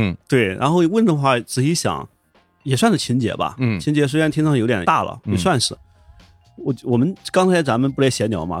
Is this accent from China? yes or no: yes; Shiyan, Hubei, China; 湖北十堰，然后一个小县一个农村长大的。